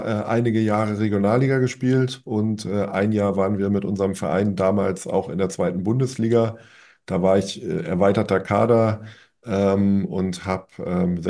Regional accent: Hamburg, Germany; ich bin in Hamburg geboren, ich lebe seit jeher hier in Hamburg

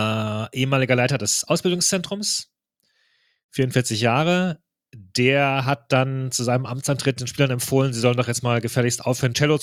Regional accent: Freiburg, Baden-Württemberg, Germany; Sag ich hier als Freiburger

